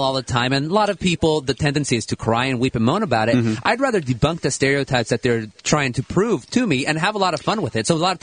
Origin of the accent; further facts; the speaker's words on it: Anaheim, California, United States; born there; No, I was born in Anaheim. Both of my parents were immigrants.